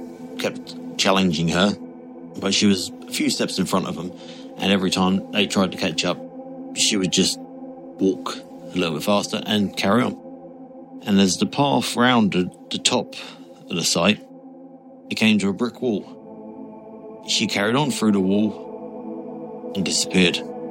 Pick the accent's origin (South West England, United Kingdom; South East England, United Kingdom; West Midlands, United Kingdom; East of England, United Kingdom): East of England, United Kingdom; I'm from Suffolk in the UK.